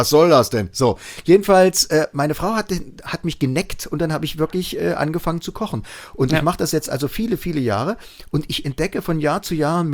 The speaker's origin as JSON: {"language": "German", "region": "East Germany", "country": "Germany", "said": "Bei uns im Osten gab es ja nichts."}